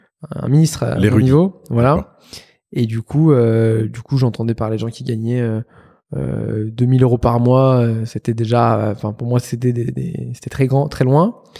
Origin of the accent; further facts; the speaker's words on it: Lyon, Auvergne-Rhône-Alpes, France; born there; Je suis né à Lyon, dans une famille très classique, très modeste.